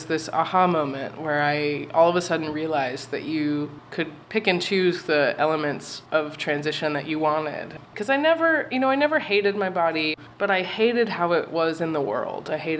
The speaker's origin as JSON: {"language": "English", "region": "Arkansas", "country": "United States", "tie": "born or raised there", "said": "Well, I grew up in Arkansas, and I pretty much looked the same as a kid as I do now."}